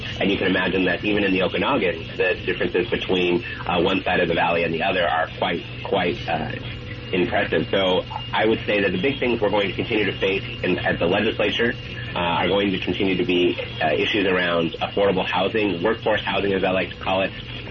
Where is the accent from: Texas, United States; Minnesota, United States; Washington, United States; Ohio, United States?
Washington, United States; Lake Saland; So I was born and raised in Lake Saland, and my family has been here for 5 generations. So we still grow apples and cherries here on the shore of the lake.